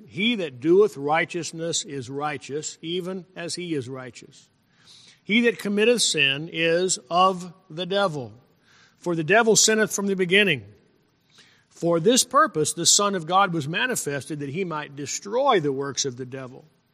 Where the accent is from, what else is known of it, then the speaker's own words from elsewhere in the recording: New Mexico, United States; Now, when I grew up in New Mexico, I wish you could have met my dad.